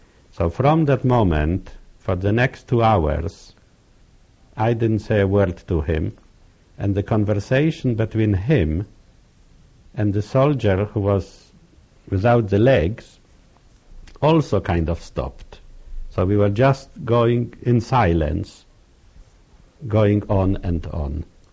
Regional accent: Poland; And I said, I'm an Evrei from, I'm a Jew from Poland. I was in the ghetto. I was in camps. I was in Buchenwald.

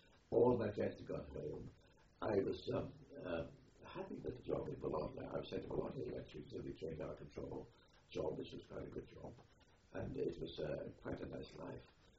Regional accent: Wales, United Kingdom; growing up in the Welsh Valley, you had to be a good fighter, otherwise you wouldn't survive, you know.

